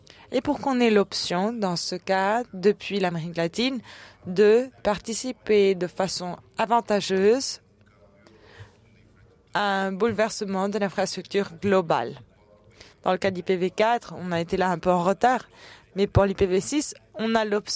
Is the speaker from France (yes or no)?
no; Cuba; Moi, je viens du Cuba.